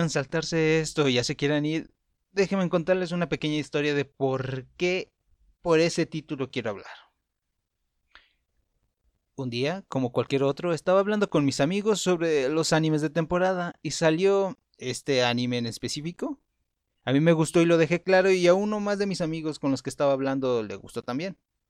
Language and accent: Spanish; Mexico; Y es que la gente de México, y realmente soy de México, por eso hablo de ellos, o de nosotros, o de aquel.